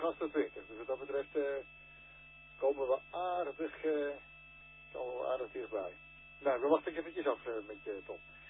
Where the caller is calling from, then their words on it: Sweden; Uit Zweden overigens. Dan kom ik via internet, dus ik weet niet of ik de slash share mic erbij moet zetten, maar ik kom wel uit Zweden.